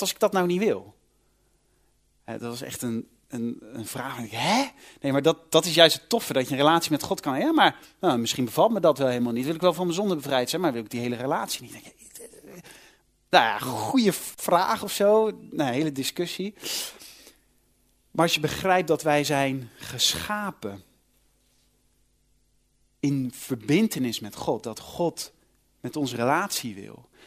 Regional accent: Netherlands; Als Nederlanders lezen niet zo vaak instructies natuurlijk.

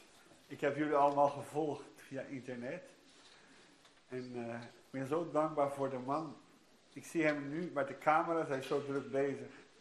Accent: Vlaardingen, South Holland, Netherlands; born there; ik ben in 1969 geboren in Vlaardingen. En mijn ouders waren lid van deze gemeente

